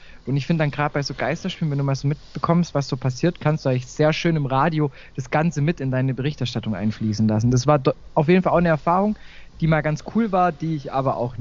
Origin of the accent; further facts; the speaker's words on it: Baden-Württemberg, Germany; kommt er auch aus der Nähe von meinem Heimatort neben Heidenheim